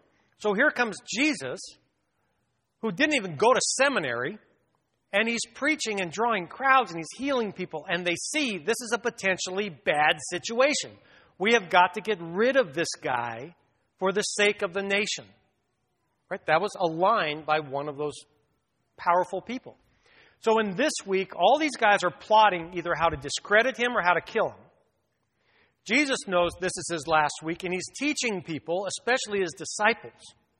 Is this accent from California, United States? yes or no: yes; Woodland Hills, California, United States; I grew up in Woodland Hills, south of the boulevard, south of the freeway. That's sort of next to Tarzana and Encino. It's a San Fernando Valley.